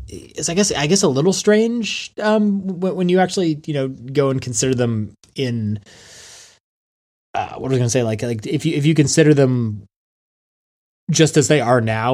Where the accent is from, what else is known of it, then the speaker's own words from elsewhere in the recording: Canada; I'm Canadian.